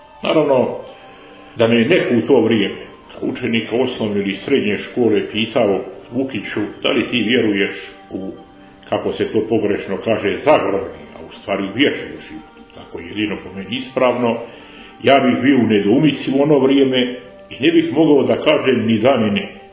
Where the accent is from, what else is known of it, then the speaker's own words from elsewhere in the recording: Cetinje, Montenegro; Moje djetinjstvo na Cetinju bilo je prilično teško i traumatično iz više razloga.